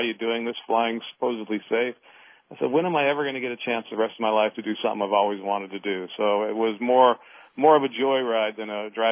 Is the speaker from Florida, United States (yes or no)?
no; Nevada, United States; I took a drive up through Nevada, which is my home state, and I saw parts of that state I had never seen before.